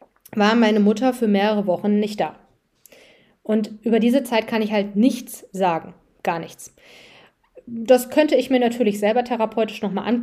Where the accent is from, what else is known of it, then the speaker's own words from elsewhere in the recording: North Rhine-Westphalia, Germany; Also ich bin in Nordrhein-Westfalen aufgewachsen. Meine Eltern haben ein Haus mit großem Garten in der Nähe von Düsseldorf gehabt. Wir haben da alleine gewohnt, also ich bin Einzelkind